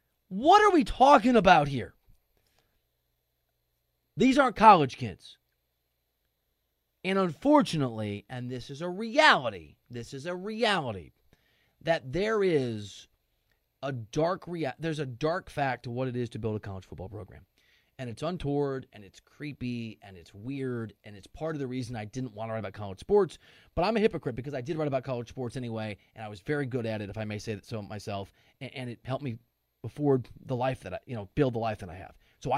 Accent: Dubuque, Iowa, United States; Like, you know, I'm from Dubuque, Iowa, right? Not a huge town

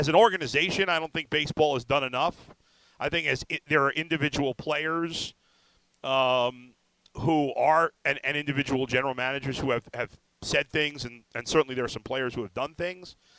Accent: New York City, New York, United States; I mean, growing up in New York, I don't remember anybody wearing like boots in Brooklyn.

